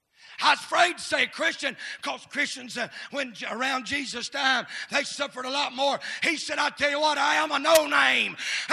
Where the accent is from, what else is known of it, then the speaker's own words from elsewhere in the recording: United States; I'm glad I'm an American.